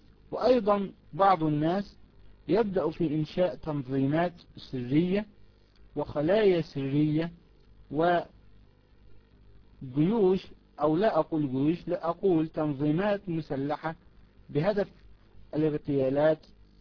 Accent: Egypt; هي الأحداث التي حدثت عندنا في مصر

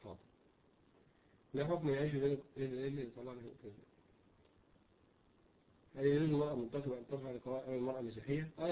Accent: Egypt; المخطوبة اللي هو بيسموه عندنا في مصر قرأ فتحتها

